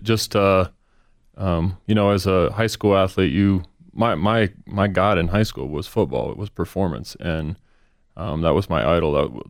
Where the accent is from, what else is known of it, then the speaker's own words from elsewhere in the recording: Minnesota, United States; We grew up in Minnesota early on as a kid, so those trips to the lake or making a big vacation up to Canada in the summer.